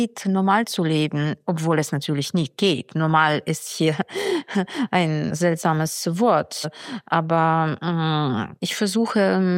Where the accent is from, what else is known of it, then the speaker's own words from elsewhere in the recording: Ukraine; Ich bin die ganze Zeit hier, ja. Das ist schon der vierte Kriegswinter. Und ich wollte die Ukraine nicht verlassen. Das ist meine Heimat und ich fühle mich hier gebraucht. Ich bin Journalistin, ich bin Lehrerin, ich spreche viele Sprachen.